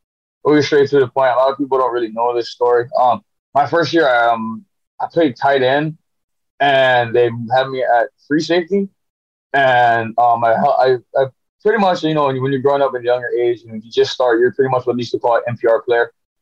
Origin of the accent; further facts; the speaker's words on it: Hawaii, United States; I'm born and raised in Hawaii.